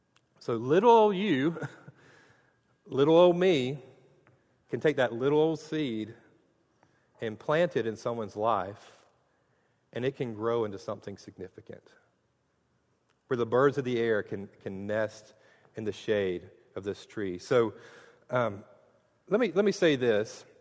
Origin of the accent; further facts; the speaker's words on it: Mayo, Florida, United States; I was back in my hometown preaching in Mayo, Florida, at Brewer Lake Baptist Church